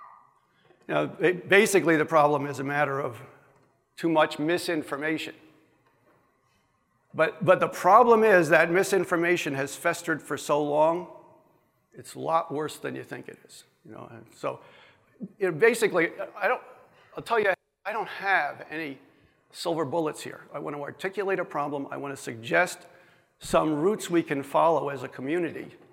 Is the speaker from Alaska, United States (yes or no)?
no; New Jersey, United States; accent: New Jersey; now in Ohio, United States; Because actually I grew up in New Jersey, and if you listen carefully, you will hear I skew my vowels the way somebody from New Jersey would.